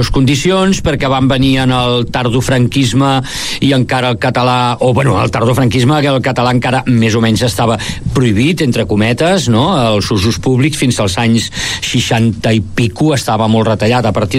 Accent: Vic, Catalonia, Spain; born there; però si és que he nascut aquí a Vic

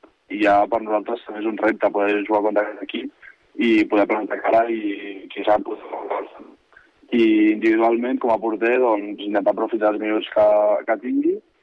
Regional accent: Granollers, Catalonia, Spain; tots quatre que som de Granollers

